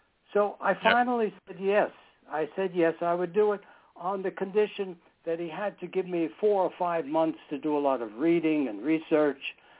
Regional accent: New York, United States; I grew up in New York, so I knew who he was

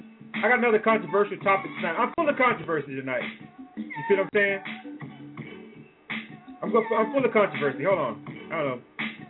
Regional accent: United States; I'm an American, by the way. I don't know if you knew that. Because I'm black doesn't mean I'm not an American.

